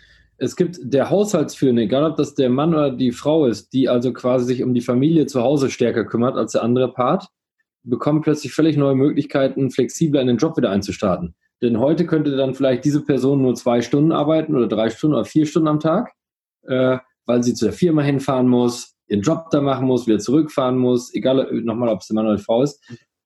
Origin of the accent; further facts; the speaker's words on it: Coesfeld, North Rhine-Westphalia, Germany; Ab jetzt, auch für kleine Städte wie, ich komme ja aus Coesfeld, kannst du auch da wohnen bleiben